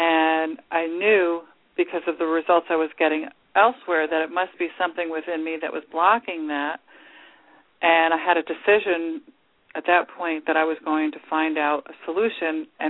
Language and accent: English; New Jersey, United States; Well, I'm from New Jersey originally and went out to California with this idea that I wanted to work at in a motion picture studio